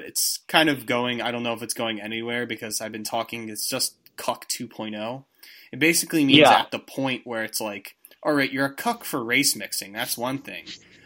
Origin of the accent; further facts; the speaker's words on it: Philadelphia, Pennsylvania, United States; In my hometown of Philadelphia, I see this huge billboard